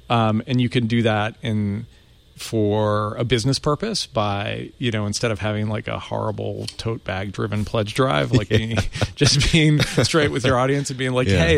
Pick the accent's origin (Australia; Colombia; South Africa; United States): United States; Iowa; I grew up in Iowa and my parents sold eggs.